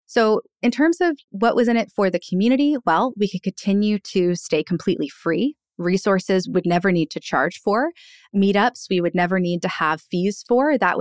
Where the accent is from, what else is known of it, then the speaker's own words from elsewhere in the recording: Annapolis, Maryland, United States; but in an authentic sense, we just wanted to fix it in my hometown of Annapolis. That was where Rising Tide began. And so we started gathering small business owners together here in my hometown.